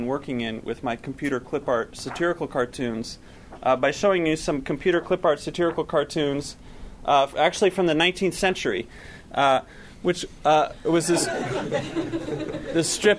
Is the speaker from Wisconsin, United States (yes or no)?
no; Chapel Hill, North Carolina, United States; I grew up in Chapel Hill.